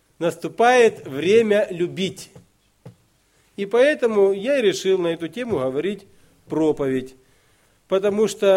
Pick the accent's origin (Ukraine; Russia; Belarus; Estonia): Ukraine; Kharkiv Oblast; я сам с Украины, Харьковской области.